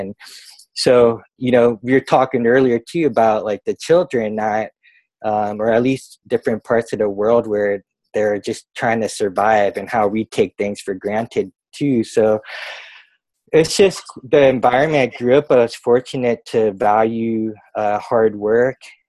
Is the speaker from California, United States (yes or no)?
yes; San Francisco, California, United States; growing up in San Francisco by the beach, I was, you know, riding waves at an early age